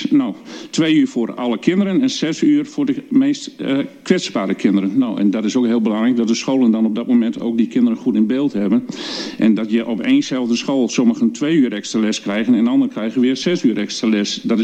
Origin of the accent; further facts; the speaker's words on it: Groningen, Netherlands; Want ik ben een Groninger en dat doet me goud.